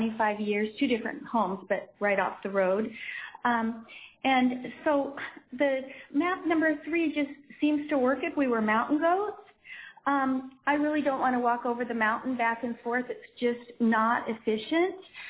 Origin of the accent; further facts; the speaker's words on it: Eagle River, Alaska, United States; I'm here representing myself, and I'm from Eagle River